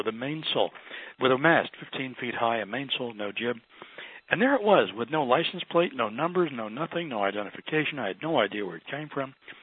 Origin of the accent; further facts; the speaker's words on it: Ventnor, New Jersey, United States; also born or lived in Philadelphia; And we moved from Philadelphia to this little house near the Back Bay in Ventnor, New Jersey, near Atlantic City. So I'm a growing up little boy, you know, curious about everything.